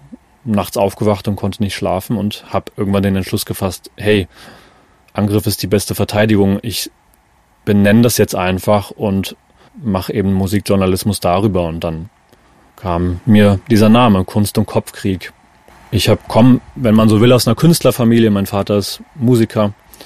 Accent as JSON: {"language": "German", "town": "Frankfurt", "region": "Hesse", "country": "Germany", "tie": "born or raised there", "said": "Ich bin Frankfurt am Main geboren, vor dieser Stadt aufgewachsen"}